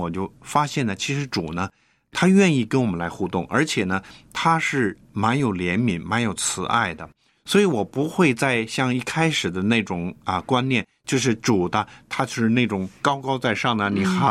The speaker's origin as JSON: {"language": "Chinese", "country": "China", "said": "我们中国人"}